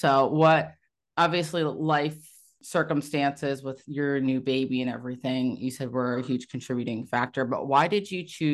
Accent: Iowa, United States; Yeah, I'm from Iowa originally.

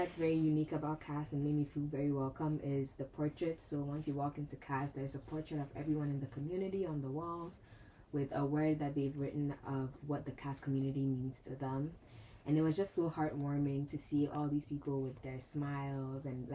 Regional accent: Ghana; now in United States; I am from Ghana, international student from Ghana. I'm class of 23.

